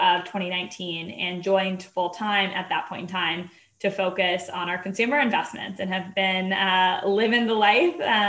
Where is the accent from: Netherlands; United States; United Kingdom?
United States; North Carolina; And so I grew up in North Carolina to an immigrant mother, working mom, and a little bit of a hippie dad, which was, I would say, a bit unconventional given the more conservative neighborhood that we lived in.